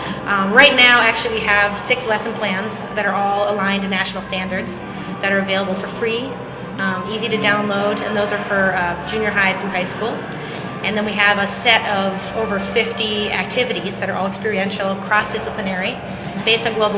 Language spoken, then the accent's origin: English; Boston, Massachusetts, United States; I'm from Boston, Massachusetts.